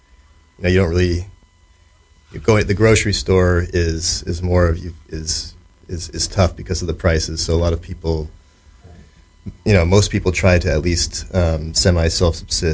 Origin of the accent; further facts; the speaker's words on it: Nome, Alaska, United States; I'm originally from Nome, Alaska.